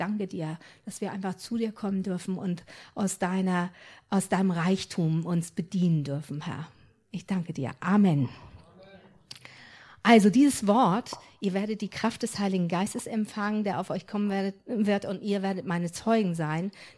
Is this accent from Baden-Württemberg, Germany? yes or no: no; Stolzenau, Lower Saxony, Germany; Wir kommen nicht aus Nienburg, wir kommen aus Stolzenau an der Weser. Und sind jetzt in der kleinen Gemeinde in Wunsdorf, der Lichtblickgemeinde.